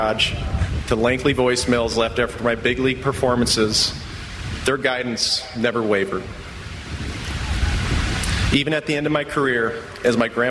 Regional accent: St. Paul, Minnesota, United States; I grew up in St. Paul, Minnesota, with my parents, two older brothers, and my grandpa

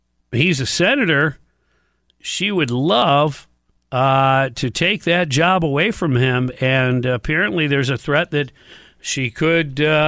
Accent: Detroit, Michigan, United States; I grew up in Detroit

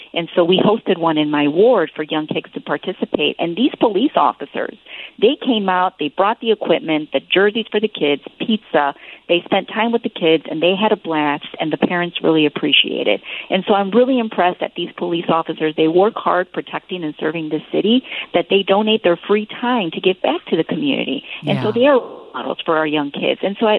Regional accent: Chicago, Illinois, United States; I know for my mom, who came to this country from Mexico, her dream was to buy a home. I was born in Little Village, but then we moved to Brighton Park, where she bought her very first home.

